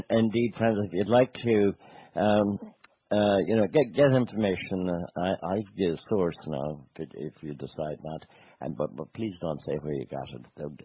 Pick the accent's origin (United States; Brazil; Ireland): Ireland; if we as Irish have something to put on the table that makes sense